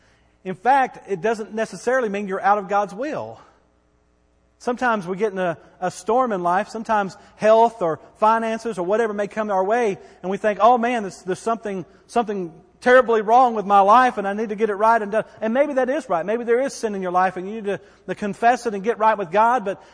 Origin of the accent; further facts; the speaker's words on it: Bowie, Texas, United States; But I grew up in the country. I grew up in Bowie. If you grew up in Bowie, Texas, you've got to be a little country.